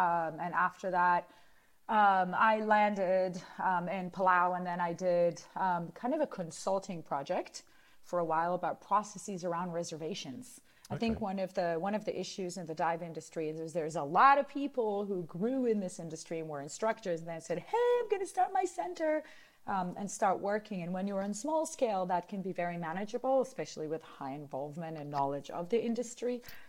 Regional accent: Israel; English is a second language; I'm originally from Israel, which is still where diving is considered cool activity for young people.

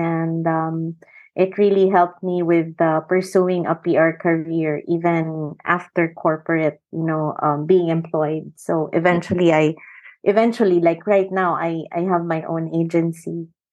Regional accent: Philippines; Well, I grew up here in the Philippines, so I'm full Filipina.

